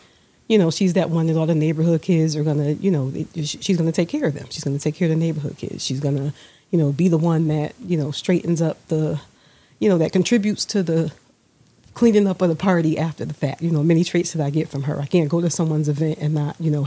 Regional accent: New Haven, Connecticut, United States; I grew up in New Haven. I grew up in the Dixwell, New Hallville neighborhoods of New Haven.

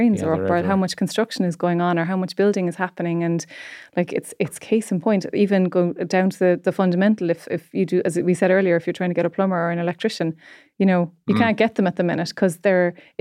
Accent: Cork, Munster, Ireland; I grew up just outside Cork City

